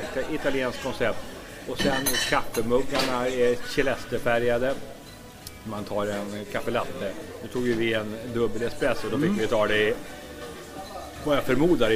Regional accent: Örebro County, Sweden; sa jag då, som närking som man är

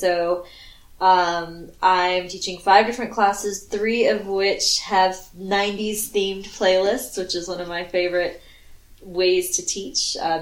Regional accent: Austin, Texas, United States; moved away as an adult; also born or lived in Philadelphia; now in Washington, United States; own East Side Yoga in Washington, D.C., opened up the studio a little bit more than 2 years ago, but I grew up in Austin, Texas.

